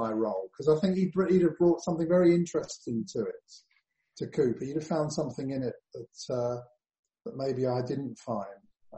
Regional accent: London, United Kingdom; even though I am a Londoner.

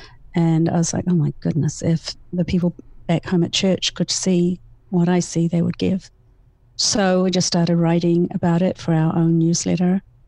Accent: New Zealand; we're from New Zealand, so you don't have to worry about our accents for the next 30 minutes.

